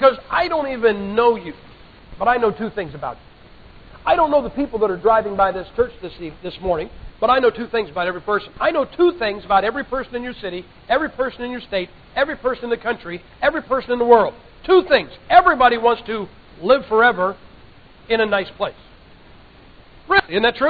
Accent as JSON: {"language": "English", "region": "Ohio", "country": "United States", "said": "You know, I'm from Ohio. We have another country that borders us. It's called Kentucky."}